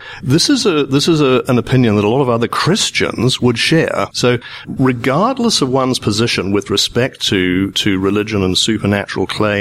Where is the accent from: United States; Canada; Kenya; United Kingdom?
Kenya; born there; I was born in Kenya. I was born in Kenya when it was a British colony, which is where this accent comes from.